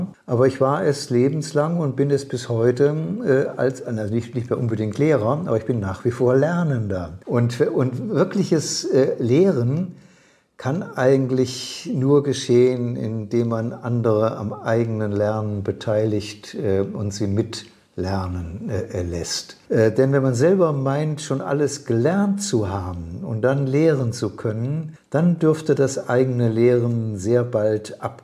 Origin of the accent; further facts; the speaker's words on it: Germany; für mich als Deutscher nochmal verstärkt.